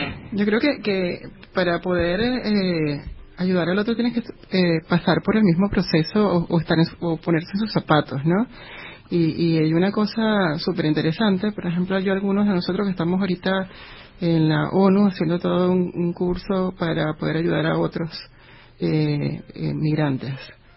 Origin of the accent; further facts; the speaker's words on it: Venezuela; nosotros como venezolanos no tenemos tanto cultura de psicólogos ni tanto esto de querer ir a psicoterapia